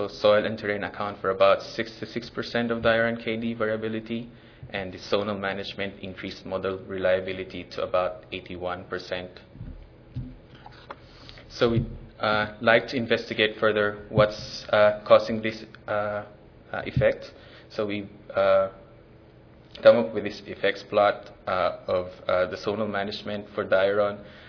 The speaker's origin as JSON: {"language": "English", "country": "Philippines", "second_language": "English", "said": "Maraming salamat po is thank you in my native language in the Philippines"}